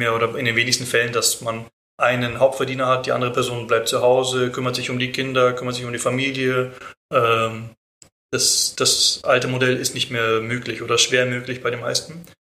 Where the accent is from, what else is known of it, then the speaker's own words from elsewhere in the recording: Bremen, Germany; born there; Ich bin ja gebürtig aus Bremen